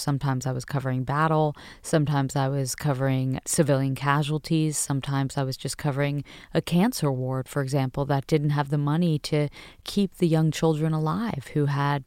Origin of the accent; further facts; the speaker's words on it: United States; I mean, I never tell anyone I'm American unless I'm asked to sort of show a passport.